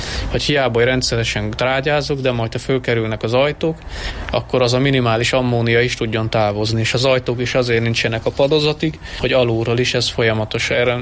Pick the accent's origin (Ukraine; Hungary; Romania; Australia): Romania; Szentábrahám, Harghita; also born or lived in Odorheiu Secuiesc / Cristuru Secuiesc; én Székelyudvarhelyen születtem, Szent Ábrahámon nevelkedtem, és úgy költöztünk Székelykeresztúra